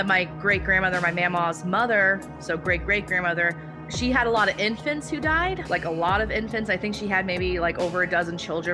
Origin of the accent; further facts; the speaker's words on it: San Diego, California, United States; now in Raleigh, United States; lived in San Diego my whole life, but I went to Kentucky 2 or 3 weeks at a time during the summers. Yeah, and then I moved to Raleigh almost about 2.5 years ag